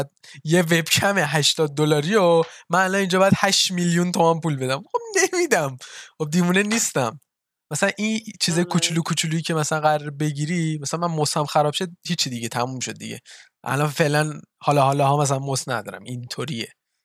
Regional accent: Iran; مخصوصا ما که ایرانیم، خودمون میدونیم ایرانیم

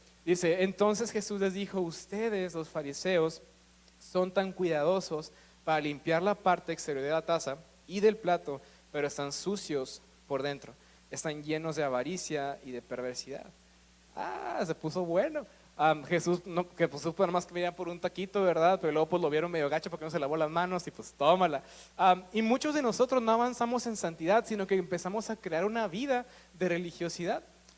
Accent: Mexico; como siento que a lo mejor como cultura mexicana, como que decimos

